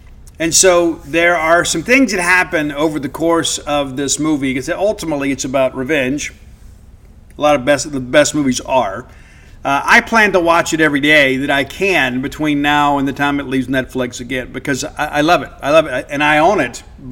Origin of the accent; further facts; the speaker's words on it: United States; And listen, I love being an American. I do.